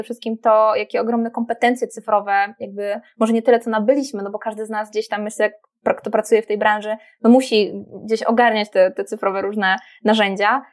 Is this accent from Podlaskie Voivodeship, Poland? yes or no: no; Wrocław, Lower Silesian Voivodeship, Poland; No ja jestem z Wrocławia